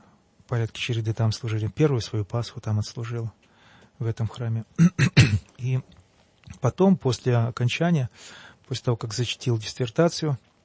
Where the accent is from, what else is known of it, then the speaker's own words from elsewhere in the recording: Zakarpattia Oblast, Ukraine; Из Закарпатья.